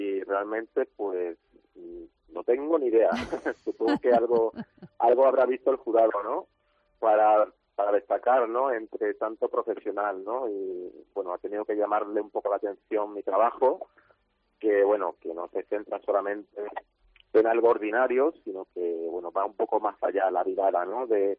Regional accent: Spain; Y entre ellos somos 3 españoles, los que estamos ahí esperando a la valoración final

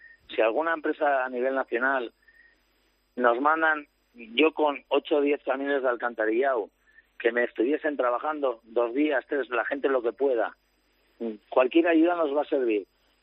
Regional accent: Pamplona, Navarre, Spain; Bueno, nosotros somos de Pamplona.

